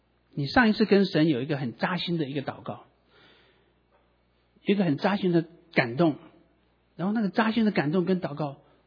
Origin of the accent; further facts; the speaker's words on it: Taiwan; 我就记得以前我在台湾，我是台湾的这个国中第一届哈